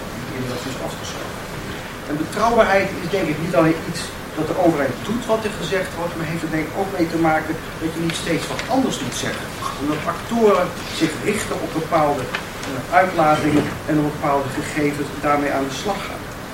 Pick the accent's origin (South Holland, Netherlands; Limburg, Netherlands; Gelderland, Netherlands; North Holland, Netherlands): Limburg, Netherlands; Maastricht; De herziening, ik kom uit Maastricht, dus het zal u niet verbazen. En ik woon er in de binnenstad